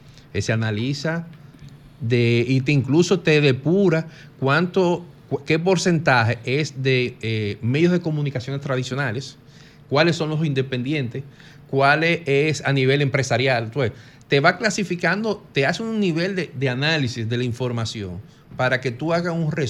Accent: Dominican Republic; Nosotros no tenemos el derecho de, como dominicanos, de intervenir en el tema de los venezolanos.

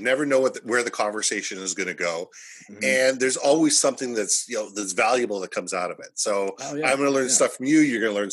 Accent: Vancouver, British Columbia, Canada; also born or lived in Minneapolis, United States; I lived in Vancouver most of my life. I was born in Minneapolis, moved to Vancouver in 74, but I've lived in Victoria, I've lived in California, I've lived in New York, I've lived in Toronto, and I've lived in Israel.

